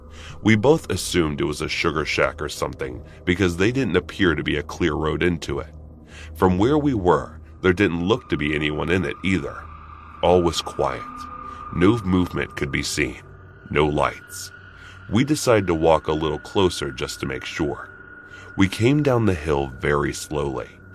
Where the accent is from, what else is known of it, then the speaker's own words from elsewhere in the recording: Ohio, United States; I grew up in Ohio in the 70s, and me and my childhood friend Joe were outside all the time we could manage it.